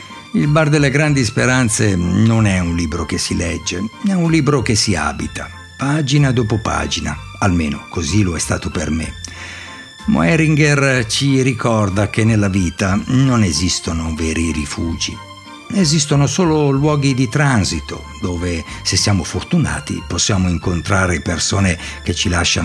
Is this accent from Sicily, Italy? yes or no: yes; Acquedolci, Sicily, Italy; born there; il 4 maggio del 1957, sono nato io, ad Acque Dolci, in provincia di Messina.